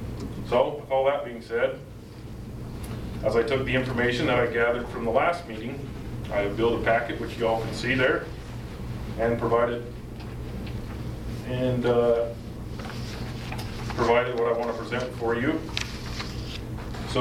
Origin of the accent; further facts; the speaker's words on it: Daniel, Utah, United States; now in Midway, United States; I was born and raised here in Daniel.